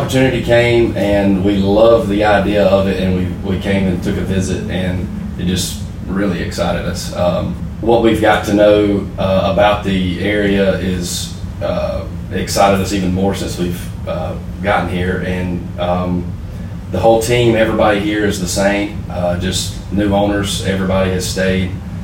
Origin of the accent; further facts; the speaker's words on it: Gainesville, Georgia, United States; I am from Gainesville, just an hour away, I'm sure everybody knows